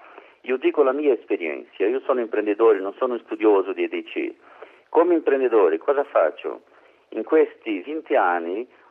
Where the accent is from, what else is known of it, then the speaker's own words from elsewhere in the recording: Brazil; Italian is a second language; io sono brasiliano e parlo qualcosa italiano, ma non come penso il meglio italiano.